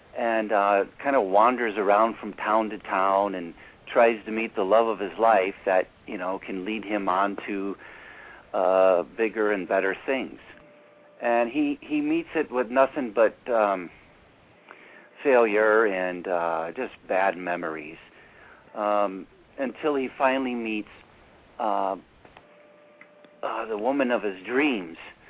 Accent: Rockford, Illinois, United States; now in Sonora, United States; Okay, well, I come from Rockford, Illinois. I come from the Midwest, the northern part of Illinois. And right now I'm living in Sonora, California

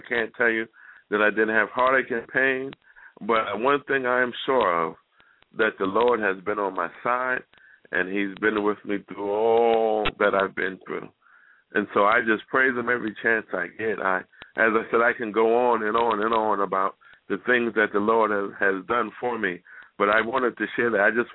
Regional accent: New York, United States; now in Atlanta, United States; I am a native from the Bronx, New York, currently living in Atlanta, Georgia.

